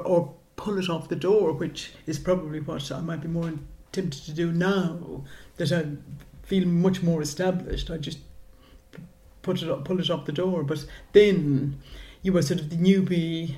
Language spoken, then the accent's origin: English; Ireland; being Irish and living over here